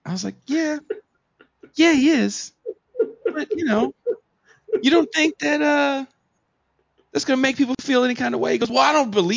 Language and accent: English; West Coast, United States; And Richmond, Virginia is very different than where I grew up in the West Coast